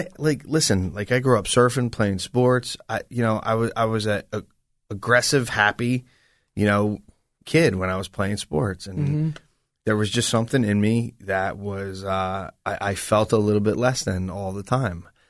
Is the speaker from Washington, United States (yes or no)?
no; Lavallette, New Jersey, United States; I grew up in La Valette, right over the bridge.